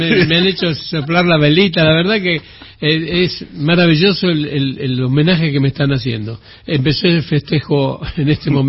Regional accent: San Francisco, Córdoba, Argentina; San Francisco a mí me apoyó siempre. O sea, yo he sido profeta en mi tierra.

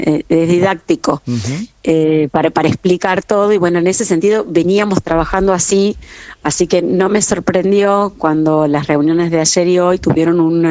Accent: Salta, Argentina; Yo soy del interior, de Salta

